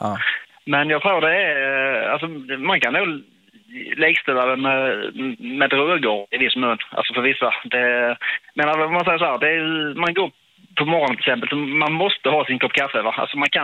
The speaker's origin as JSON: {"language": "Swedish", "country": "Sweden", "said": "jag är ju typisk svensk"}